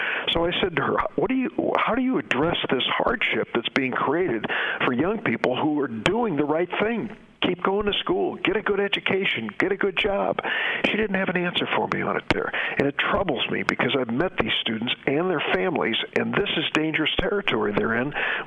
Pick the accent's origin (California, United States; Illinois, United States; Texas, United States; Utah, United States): Illinois, United States; Springfield; At St. John's Hospital, Springfield, Illinois, my hometown, state of Illinois owes them $83 million.